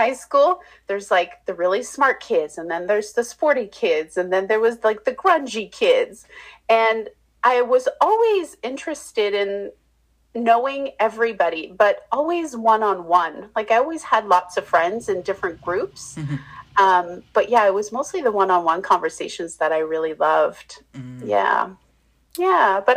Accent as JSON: {"language": "English", "country": "Canada", "said": "I got to do a better job in talking about how we're Canadian."}